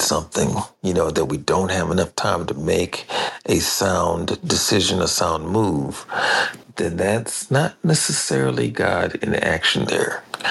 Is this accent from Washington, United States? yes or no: yes; Tacoma, Washington, United States; I am hailing from Tacoma, Washington.